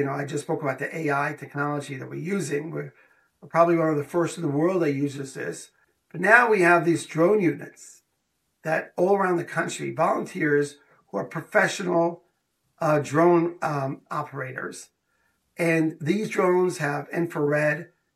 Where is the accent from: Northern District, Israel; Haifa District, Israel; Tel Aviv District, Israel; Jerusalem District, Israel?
Jerusalem District, Israel; Jerusalem; I was a young boy and I was growing up in Beit Vagan in Jerusalem